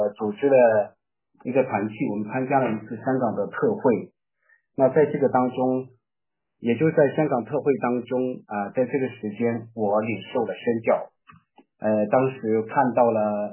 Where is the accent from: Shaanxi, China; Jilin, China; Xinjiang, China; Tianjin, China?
Shaanxi, China; Xi'an; 因为在西安，我是西安人